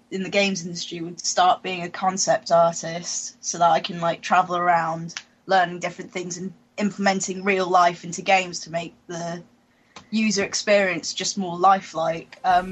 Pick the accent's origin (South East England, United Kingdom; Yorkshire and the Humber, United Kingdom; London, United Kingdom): South East England, United Kingdom; Portsmouth; also born or lived in Thailand; I'm from Portsmouth, and I'm on the Arts and Designer course.